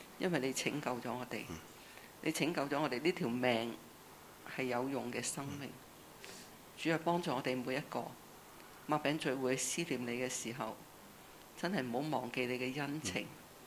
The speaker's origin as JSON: {"language": "Cantonese", "country": "Hong Kong", "said": "我哋相信我哋香港人呢個星期都經歷啲見到一啲驚天動地嘅事"}